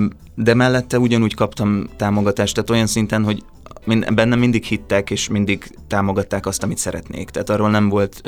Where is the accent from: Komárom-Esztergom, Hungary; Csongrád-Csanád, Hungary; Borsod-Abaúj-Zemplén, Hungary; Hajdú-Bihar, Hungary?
Csongrád-Csanád, Hungary; Szeged; born or raised there